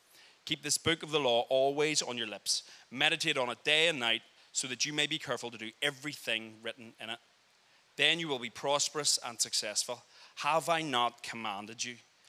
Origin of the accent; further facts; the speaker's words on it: Belfast, Northern Ireland, United Kingdom; accent: Irish; are both from Belfast. So hopefully nothing gets lost in translation, although you guys are used to the Irish accent